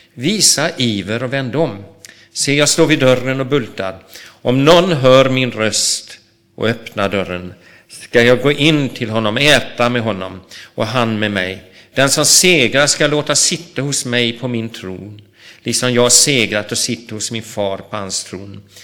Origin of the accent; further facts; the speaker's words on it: Borås, Västra Götaland County, Sweden; Jag växte upp i Borås och tyckte de var lite slöa.